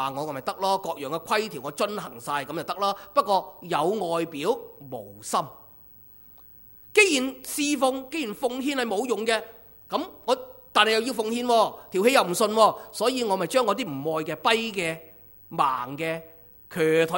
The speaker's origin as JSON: {"language": "Chinese", "country": "Hong Kong", "said": "其实我们香港人都是这样的，"}